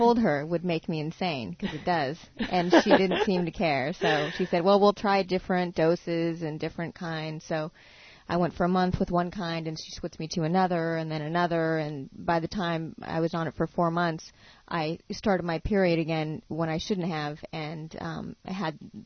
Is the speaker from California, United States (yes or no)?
yes; Los Angeles, California, United States; I'm from Los Angeles, and I work for a film production company.